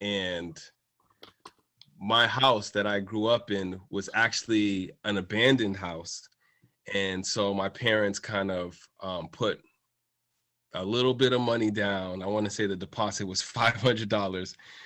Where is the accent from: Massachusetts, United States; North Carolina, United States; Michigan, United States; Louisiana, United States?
Massachusetts, United States; Boston; a lot of these characters are inspired by people I grew up with in Boston